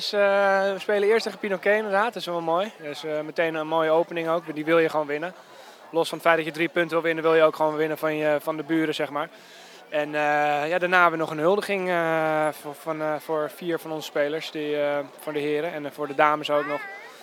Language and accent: Dutch; Amsterdam, North Holland, Netherlands; Ik ben 23 jaar … Ik kom uit Amsterdam, speel bij Amsterdam.